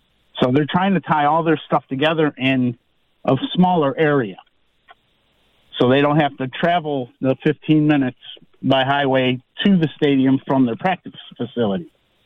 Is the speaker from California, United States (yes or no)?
no; Brook Park, Ohio, United States; I grew up in Brook Park. It's a wonderful city.